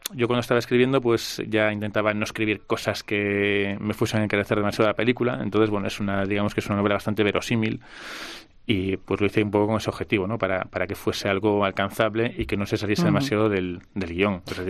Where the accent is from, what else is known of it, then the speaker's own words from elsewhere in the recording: Switzerland; Yo crecí en Suiza